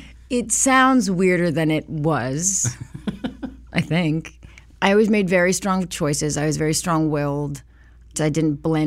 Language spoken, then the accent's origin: English; Hollywood, California, United States; born there; Mine is ridiculously Hollywood. I was born in Hollywood, Cedars-Sinai.